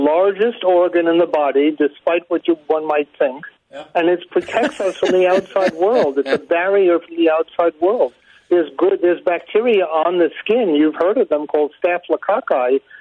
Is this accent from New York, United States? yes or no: yes; Brooklyn, New York, United States; although as I'm from Brooklyn, like … it's in my blood to yell and scream.